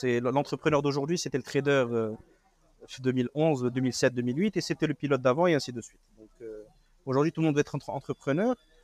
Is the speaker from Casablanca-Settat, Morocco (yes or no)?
yes; Casablanca, Casablanca-Settat, Morocco; moved away as an adult; Mais j'ai grandi à Casablanca, j'ai fait des études jusqu'au bac au Film Raleb, la mission française. Et ensuite, je suis parti en France pour faire mes études.